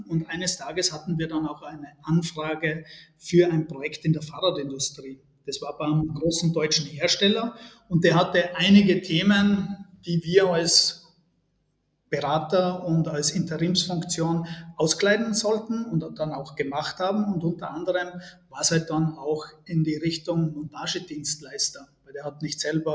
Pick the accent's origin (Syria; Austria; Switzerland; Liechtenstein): Austria; Kuchl, Salzburg; also wir kommen ja beide aus Kuchl